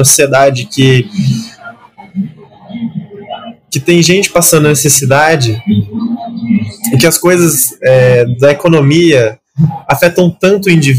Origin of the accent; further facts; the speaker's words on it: Brazil; Eu sou brasileiro, com muito orgulho e com muito amor.